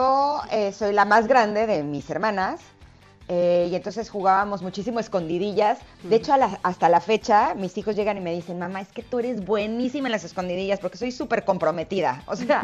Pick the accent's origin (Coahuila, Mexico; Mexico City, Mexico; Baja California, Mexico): Mexico City, Mexico; born there; Yo nací en la Ciudad de México y aquí pues no era como tan sencillo.